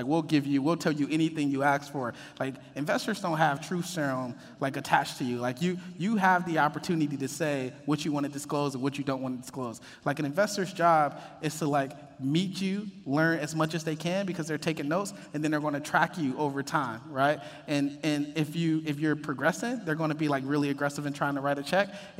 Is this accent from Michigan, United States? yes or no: yes; Detroit, Michigan, United States; Because I was like, I'm from Detroit. I like to do this in Detroit.